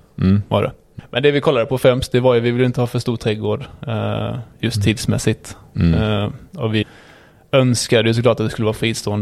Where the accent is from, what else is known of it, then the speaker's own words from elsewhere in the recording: Växjö, Kronoberg County, Sweden; now in Gothenburg, Sweden; Jag kommer från Växjö från första början. Men bor nu i Göteborg sedan 13 år tillbaka.